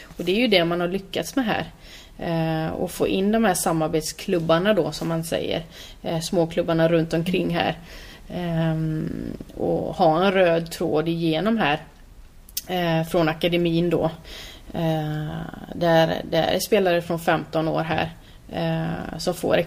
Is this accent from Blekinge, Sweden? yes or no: no; Borås, Västra Götaland County, Sweden; Jag är ju från Borås, och de här som var ute i skogen.